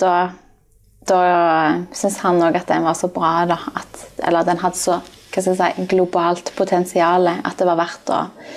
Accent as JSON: {"language": "Norwegian", "town": "Klepp", "region": "Rogaland", "country": "Norway", "said": "men ja, jeg er jo herfra, fra Stavanger, eller Klepp da, litt utenfor."}